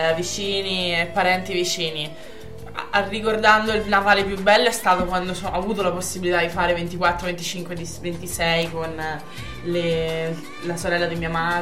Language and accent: Italian; Umbria, Italy; born there; e io sono nata qui in Umbria.